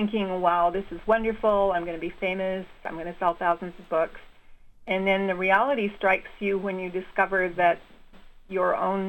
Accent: Canada; And for me to get published as a Canadian, I pretty well had to get a U.S. publisher.

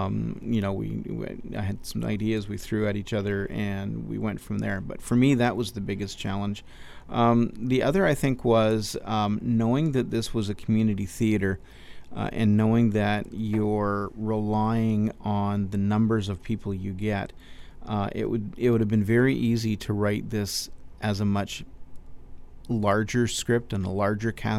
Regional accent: Edmonton, Alberta, Canada; I'm not, I'm from Edmonton

